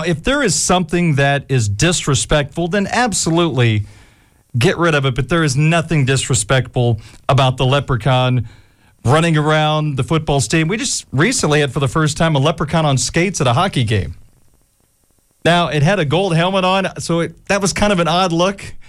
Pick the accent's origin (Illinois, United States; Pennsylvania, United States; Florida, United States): Illinois, United States; But I, again, growing up in Illinois, the whole Chief Illini, I think, is very sensitive to me.